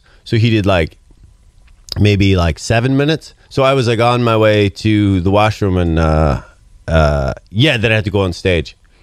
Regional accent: Canada; I'm Canadian.

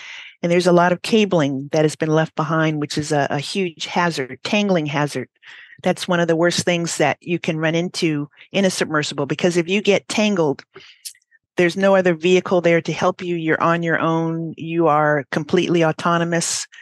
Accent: Hawaii, United States; When I was a little girl growing up in Hawaii and watching all of the civil rights unrest on TV, my family is from Baltimore

